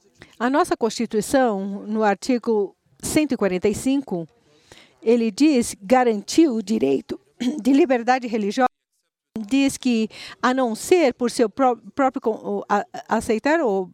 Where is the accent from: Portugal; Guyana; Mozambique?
Guyana; Portuguese is a second language; now in Brazil; Eu sou da Guiana, é um país muito pequeno e nós temos a fronteira com o Brasil.